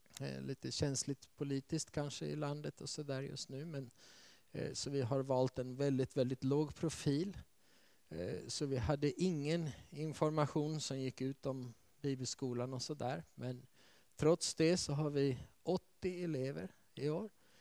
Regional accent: Sweden; born there; jag har varit hälften av mitt liv i det land där vi föddes, i Sverige. Och hälften av vårt liv ungefär har vi varit utomlands.

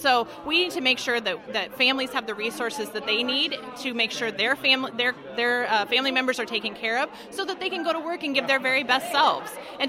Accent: Iowa, United States; I grew up in Iowa. We fund education.

